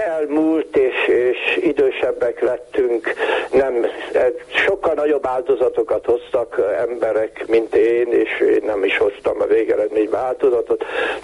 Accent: Tiszafüred, Jász-Nagykun-Szolnok, Hungary; born there; most is megyünk Tiszafüredre, mert én ott születtem

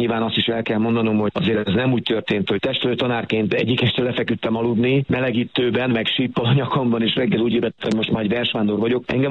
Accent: Kunszentmiklós, Bács-Kiskun, Hungary; 2017-ben Kunszla Miklóstól, az én szülővárosomból gyalogoltam el a horvátországi Szent Lászlóba

